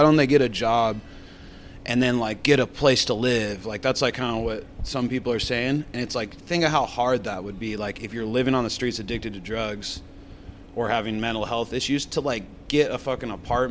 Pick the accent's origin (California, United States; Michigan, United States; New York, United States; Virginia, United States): California, United States; Santa Cruz; Like where I grew up in Santa Cruz, California, like that was a thing.